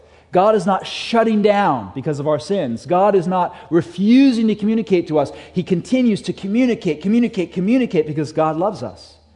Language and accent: English; England, United Kingdom; now in United States; I had an easy time when I was in high school because I was raised in England.